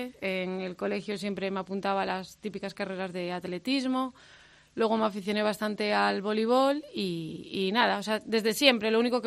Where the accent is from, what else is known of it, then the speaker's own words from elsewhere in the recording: Otero de Toral de los Vados, Castile and León, Spain; Pertenezco sí a Toral de los Vados, pero soy de Otero. Otero de Toral de los Vados.